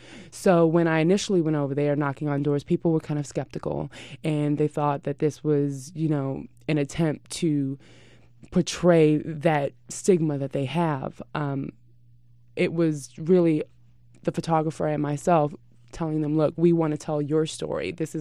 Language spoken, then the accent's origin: English; New York City, New York, United States; Originally New York, New York City.